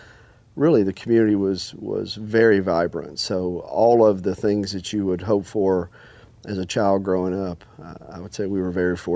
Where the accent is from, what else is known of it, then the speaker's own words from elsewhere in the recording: Dalton, Georgia, United States; I grew up in Dalton, Georgia, a couple hours down the road.